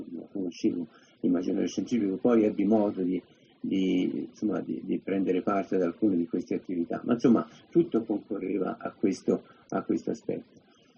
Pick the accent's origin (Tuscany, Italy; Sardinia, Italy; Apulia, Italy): Apulia, Italy; Taranto; born there; Io sono nato a Taranto